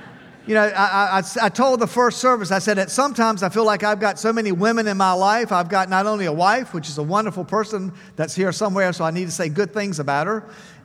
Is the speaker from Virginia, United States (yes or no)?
yes; Virginia, United States; I'm from Eastern Virginia, so I studied Jamestown and Williamsburg and Virginia history all of my life.